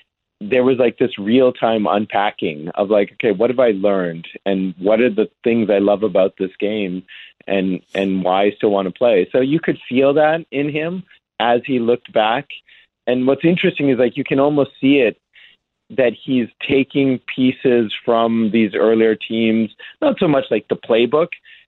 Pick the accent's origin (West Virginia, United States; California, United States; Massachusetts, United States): Massachusetts, United States; Boston; Frankly, I grew up in Boston. You know, I was a Drew Bledsoe guy before I was a Tom Brady guy.